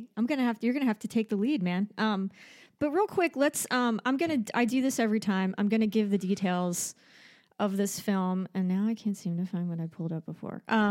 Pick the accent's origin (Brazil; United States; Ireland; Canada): United States; Pennsylvania; I grew up in Bucks County in Philly, and I used to spend my summers going to Sea Isle.